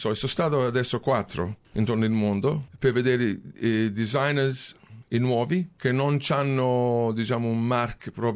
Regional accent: Adelaide, South Australia, Australia; È perché io ero nato in Adelaide, cresciuto lì.

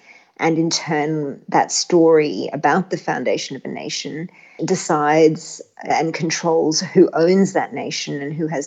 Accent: Australia; because I'm Australian

